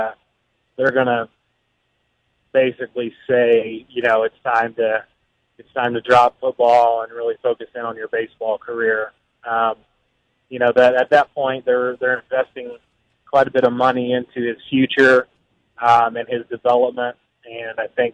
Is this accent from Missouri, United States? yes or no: no; Stillwater, Oklahoma, United States; growing up in Stillwater, going to college there